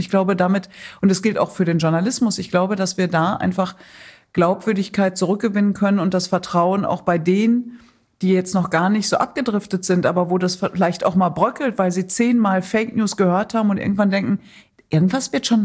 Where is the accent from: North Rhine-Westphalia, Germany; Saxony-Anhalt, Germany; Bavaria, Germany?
North Rhine-Westphalia, Germany; Also ich komme ja aus dem Pott.